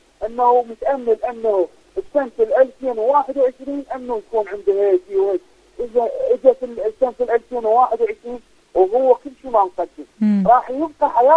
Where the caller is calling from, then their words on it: Iraq; هذا الوقت اللي إحنا عندنا بالعراق الساعة 10